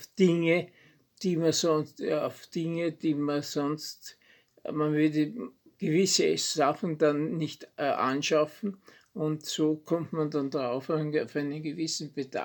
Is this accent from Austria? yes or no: yes; Vienna, Austria; Ja, ich bin in Wien geboren, 1931, das heißt, ich bin 88 Jahre heute alt und bin in Wien aufgewachsen